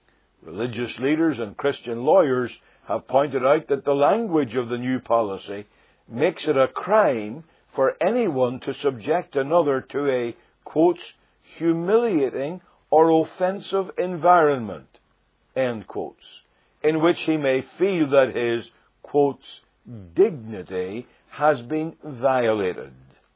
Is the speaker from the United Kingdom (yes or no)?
yes; Northern Ireland, United Kingdom; Most of my listeners will know that I come from Northern Ireland.